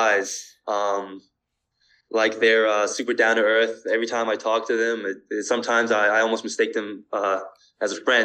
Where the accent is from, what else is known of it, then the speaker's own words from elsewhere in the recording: Sydney, New South Wales, Australia; born there; And then my mom is fully Japanese, Osaka, Japan. And then they met in Australia, and I was born in Sydney, Australia.